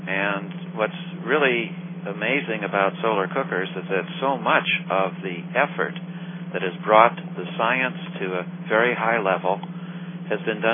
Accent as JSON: {"language": "English", "town": "Chicago", "region": "Illinois", "country": "United States", "tie": "born or raised there", "also_born_or_lived": "Richmond, Indiana / Madison, Wisconsin", "said": "I was born and raised in Chicago, and I did my undergraduate work in biology at Earlham College in Richmond, Indiana."}